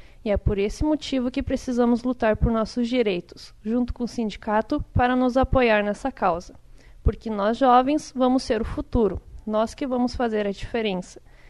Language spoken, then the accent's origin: Portuguese; Rio Grande do Sul, Brazil; tenho 19 anos e sou da comunidade de Linha Andrade Neves.